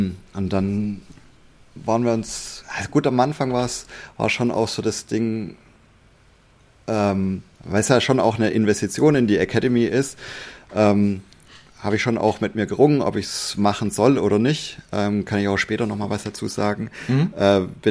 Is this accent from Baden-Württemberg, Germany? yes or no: yes; Baden-Württemberg, Germany; ich bin auch Schwabe.